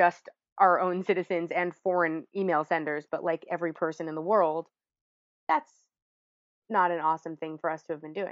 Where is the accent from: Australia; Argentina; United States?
United States; New York; I grew up in New York, which I grew up in Chelsea. I grew up in Quinn's own district.